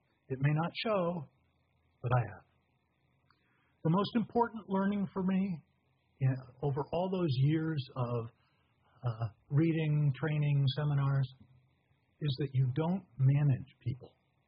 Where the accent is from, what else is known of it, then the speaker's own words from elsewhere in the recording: New England, United States; and then, of course, Robert Frost, because I grew up in New England.